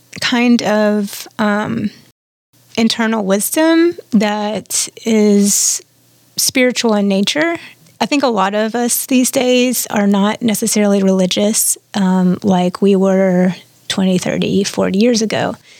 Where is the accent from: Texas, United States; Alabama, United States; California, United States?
Alabama, United States; Birmingham; born there; I was born in Birmingham, Alabama, and my parents moved around quite a bit